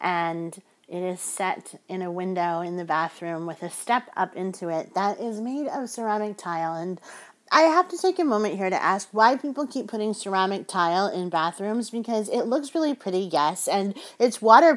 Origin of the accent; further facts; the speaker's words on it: California, United States; also born or lived in New Jersey; I grew up on the beach. I grew up first on the Jersey Shore and then in the California coastline